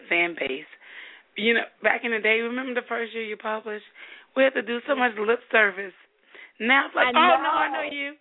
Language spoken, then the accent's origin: English; Chicago, Illinois, United States; I'm from Chicago. People don't talk as light as her.